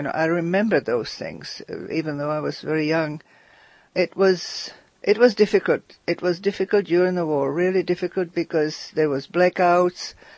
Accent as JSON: {"language": "English", "region": "Prague", "country": "Czechia", "tie": "born or raised there", "said": "I was born in Prague, and very proud of that. And I was christened at Svatá Ludmila and lived on Vinohrady, which is known as Prague too."}